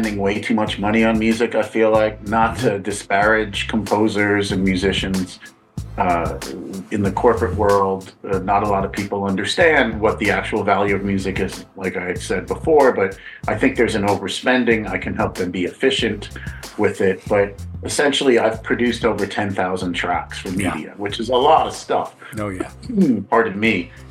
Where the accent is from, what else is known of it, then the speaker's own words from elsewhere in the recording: Brooklyn, New York, United States; I'm from Brooklyn. That's where I was schooled and weaned. Now it's a hipster part of the world.